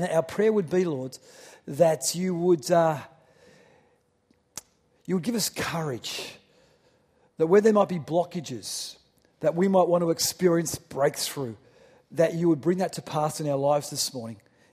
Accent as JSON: {"language": "English", "town": "Newcastle", "region": "New South Wales", "country": "Australia", "tie": "born or raised there", "said": "He's a resident in my hometown of Newcastle. He's kind of a legend in Newcastle."}